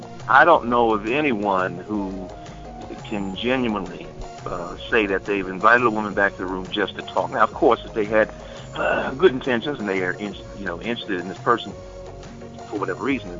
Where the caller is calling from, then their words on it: Temple Hills, Maryland, United States; from Temple Hills.